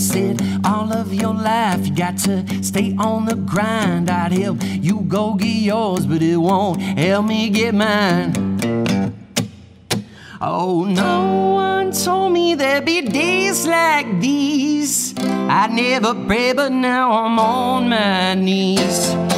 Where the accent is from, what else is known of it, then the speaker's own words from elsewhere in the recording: California, United States; I grew up in the Inland Empire.